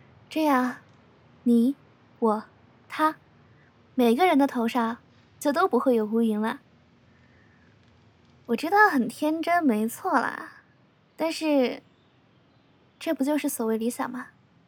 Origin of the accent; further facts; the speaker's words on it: Anhui, China; 我老家挺好的，山清水秀。我老家挨着龙眠湖，是个特别漂亮的地方